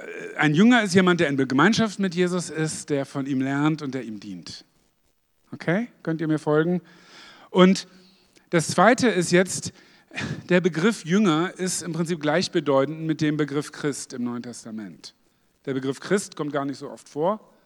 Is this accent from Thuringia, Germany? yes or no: no; Hanover, Lower Saxony, Germany; ich komme aus Hannover ursprünglich, spreche Hochdeutsch gelernt, obwohl mein Vater Sachse ist.